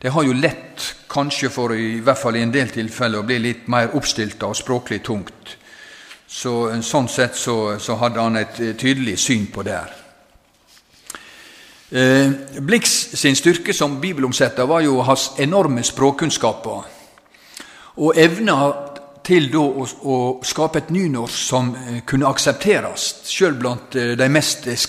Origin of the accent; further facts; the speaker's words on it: Western Norway, Norway; Med skam må vi vel kanskje som vestlendinger si